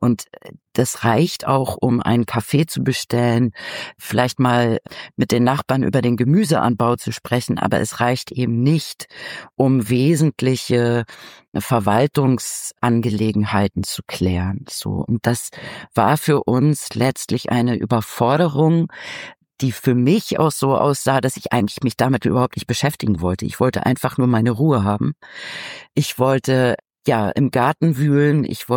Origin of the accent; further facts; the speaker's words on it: Germany; moved away as an adult; also der Wegzug aus Deutschland war eben verbunden mit meinem Gefühl, dass ich nie wieder einen Fuß in meine Heimat setze.